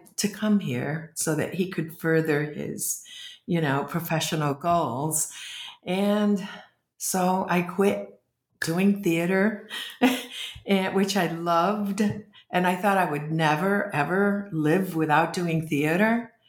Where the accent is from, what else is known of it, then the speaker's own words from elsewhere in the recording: Massachusetts, United States; also born or lived in Puerto Rico; I grew up in Warrenoka, a place in Massachusetts, which is very isolated.